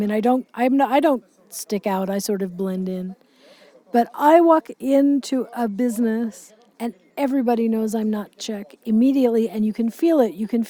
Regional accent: California, United States; You know, I grew up in the United States, which is an entirely different story. I grew up in a very, very diverse area of California.

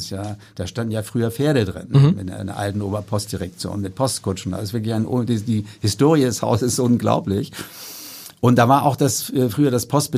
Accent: Hanstedt, Lower Saxony, Germany; Ich komme aus Hanstedt, aus einer Unternehmerfamilie.

